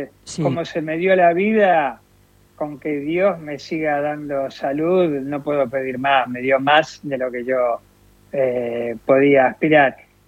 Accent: Buenos Aires, Argentina; Cerquita de la cancha de San Lorenzo, yo vivía en Formosa y Avenida La Plata, por eso salí de San Lorenzo, un hermano que ahora está jubilado, y familia re normal

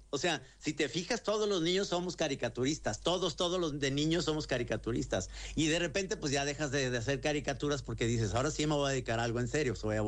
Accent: Guadalajara, Jalisco, Mexico; yo como soy de aquí de Guadalajara y mi equipo es el Atlas y todos somos pro-argentinos

